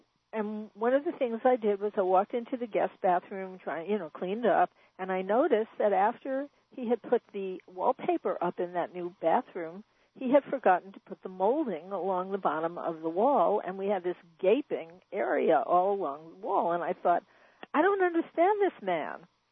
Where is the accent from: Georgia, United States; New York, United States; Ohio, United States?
New York, United States; well, you know, I was brought up in New York in a small apartment